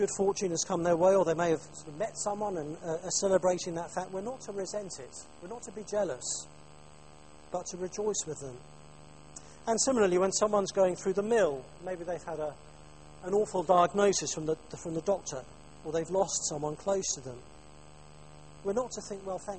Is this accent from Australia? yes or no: no; United Kingdom; And the other thing we need to tell ourselves if we're British is that hospitality is not about impressing people.